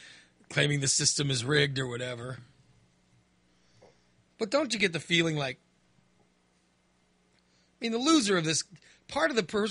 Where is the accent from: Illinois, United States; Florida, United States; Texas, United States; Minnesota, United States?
Illinois, United States; Chicago; born there; I was born in Chicago. And I'm second generation American on my mother's side.